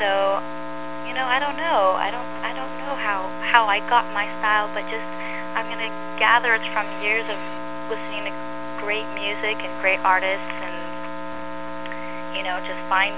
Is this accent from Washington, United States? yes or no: no; Palm Springs, California, United States; moved away as an adult; now in Los Angeles, United States; I moved to LA from Palm Springs, where I had grown up, and started meeting musicians and really cool, interesting people.